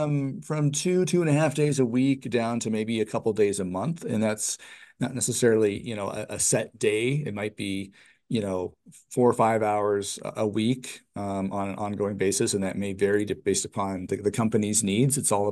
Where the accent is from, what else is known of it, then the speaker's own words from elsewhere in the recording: Denver, Colorado, United States; also born or lived in Minnesota; now in Boulder, United States; I'm nearly a Colorado native. I was in Minnesota, but I grew up in Denver, and I've been, like I said, been in Boulder, raised my kids here.